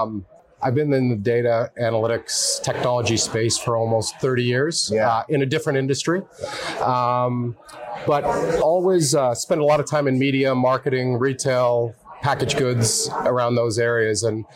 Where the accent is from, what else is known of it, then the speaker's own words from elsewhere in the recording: Canada; now in United States; I'm a Canadian, but I've had the pleasure of working and living and having fun in three continents. And now I'm based in the Orange County area.